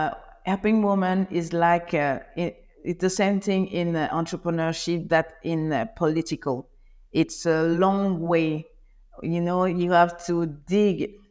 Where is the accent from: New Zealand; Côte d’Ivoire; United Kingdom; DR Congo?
Côte d’Ivoire; also born or lived in Paris, France; I was born and raised in Ivory Coast. It's called the country of hospitality.